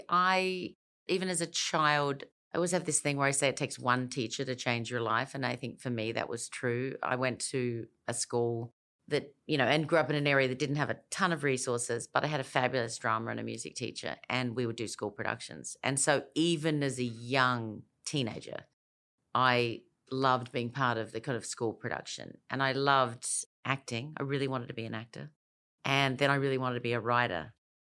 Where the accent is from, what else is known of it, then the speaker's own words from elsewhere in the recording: Elizabeth, South Australia, Australia; I grew up in Elizabeth in South Australia, which is about as far away from Hollywood as you can get.